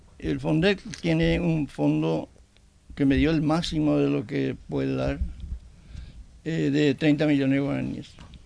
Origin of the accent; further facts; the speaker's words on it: Paraguay; nuestra contribución como cultura paraguaya.